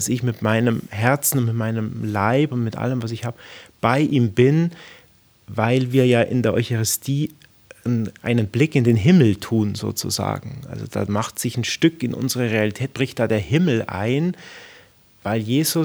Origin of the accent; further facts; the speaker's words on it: Bad Wörishofen, Bavaria, Germany; ich komme ja aus Bad Wörishofen, St. Justina